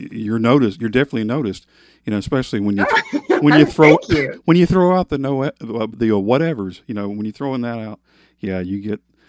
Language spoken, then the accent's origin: English; Alabama, United States; You know, and I'm from Alabama, you know